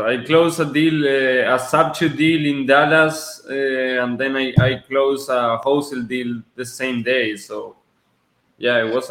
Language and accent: English; Argentina; moved away as an adult; now in United States; So I'm originally from Argentina. I'm 22 years old. I came here to the States at 18.